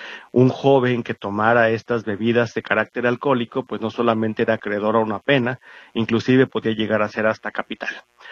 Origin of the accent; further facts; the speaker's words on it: Mexico; nos ayuda a comprender sobre todo quiénes somos los mexicanos